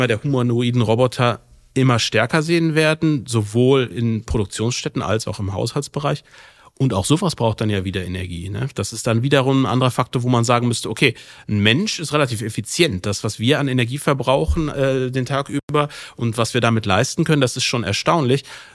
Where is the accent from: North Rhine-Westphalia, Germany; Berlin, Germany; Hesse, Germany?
North Rhine-Westphalia, Germany; Solingen; in meiner Heimatstadt Solingen